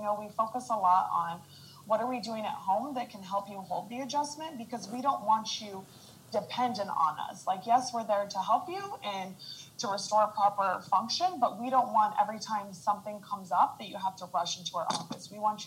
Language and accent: English; Midwest, United States; I grew up in the Midwest and everything was like meat and potatoes.